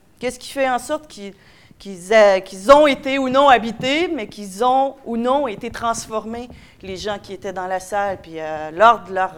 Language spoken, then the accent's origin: French; Quebec, Canada; Chez nous, au Québec, ça fait partie des prescriptions officielles depuis 2009.